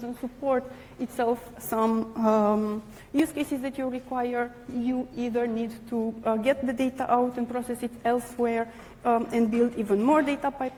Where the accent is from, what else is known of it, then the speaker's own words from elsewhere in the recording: London, United Kingdom; I come from London, and I will talk today about query federation